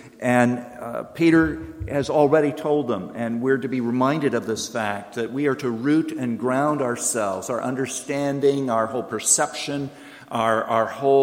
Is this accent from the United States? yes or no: no; Australia; How do we, as Australian Christians, manage living in our current political and social and cultural climate?